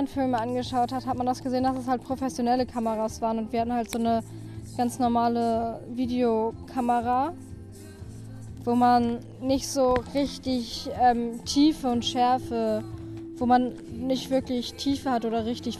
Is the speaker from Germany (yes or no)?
yes; Flensburg, Schleswig-Holstein, Germany; Ich komme aus Flensburg, hier auf die Käthe-Lassen-Schule.